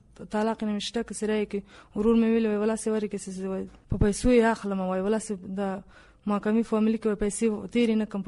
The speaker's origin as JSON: {"language": "Pashto", "town": "Bagram", "region": "Parwan", "country": "Afghanistan", "said": "د همدې کابل مې بګرام"}